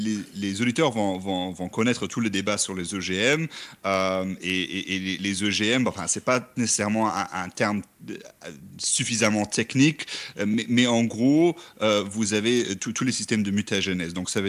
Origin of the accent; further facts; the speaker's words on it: Luxembourg; je suis d'origine du Grand-Duché de Luxembourg. Donc, c'est un tout petit pays au sein de l'Europe de l'Ouest.